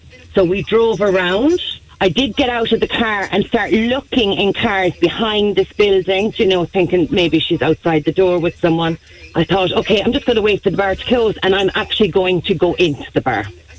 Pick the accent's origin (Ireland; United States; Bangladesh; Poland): Ireland; Tralee, Munster; I'm from Tralee.